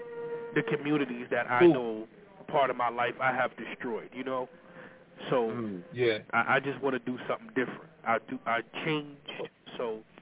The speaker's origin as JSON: {"language": "English", "town": "Paterson", "region": "New Jersey", "country": "United States", "tie": "born or raised there", "said": "born and raised around the corner from Jason."}